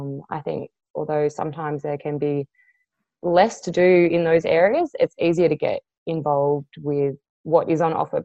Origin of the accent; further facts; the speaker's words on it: Sydney, New South Wales, Australia; now in Darwin, Australia; growing up in Sydney, often Sydney's kind of seen as like the pinnacle of Australia